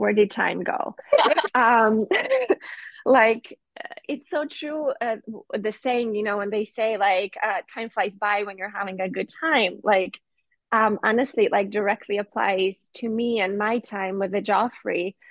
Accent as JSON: {"language": "English", "country": "Georgia", "tie": "born or raised there", "second_language": "English", "lives_now": "Chicago, United States", "said": "So ultimately, growing up in Georgia, when I was growing up, we sort of had a civil war. The Soviet Union was breaking apart."}